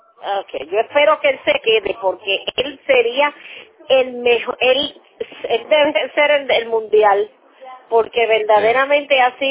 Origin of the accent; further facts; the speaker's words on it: Puerto Rico; now in United States; nosotras como puertorriqueños en Estados Unidos nos tratan igual como si fuéramos inmigrantes